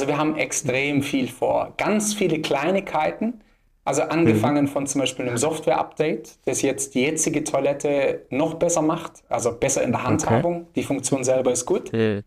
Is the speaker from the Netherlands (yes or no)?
no; Bad Waldsee, Baden-Württemberg, Germany; Also wir kommen aus der Region Bad Waldsee.